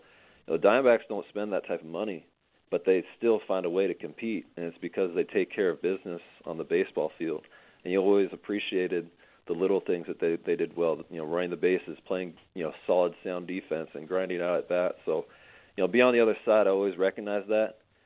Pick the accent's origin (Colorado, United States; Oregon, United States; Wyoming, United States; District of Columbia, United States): Oregon, United States; Portland; And then we grew up in Oregon, obviously, in Portland